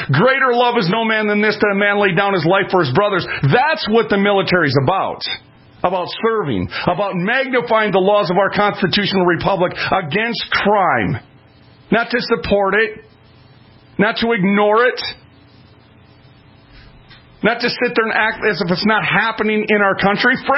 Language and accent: English; Minnesota, United States; I'm from Minnesota, and my Twins jersey has a big Twins across it.